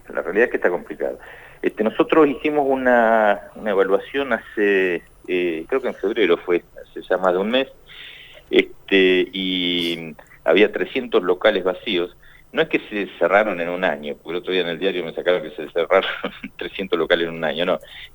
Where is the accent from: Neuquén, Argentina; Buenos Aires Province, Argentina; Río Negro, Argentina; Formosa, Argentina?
Neuquén, Argentina; Yo soy de Neuquén, me vestí de chico en Suistil